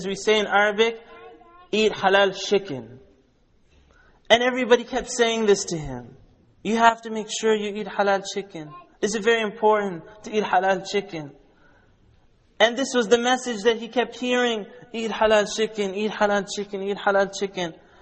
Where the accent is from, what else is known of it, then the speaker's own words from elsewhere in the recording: the Prairies, Canada; When I was growing up in Canada, on the prairies, there weren't too many halal meat shops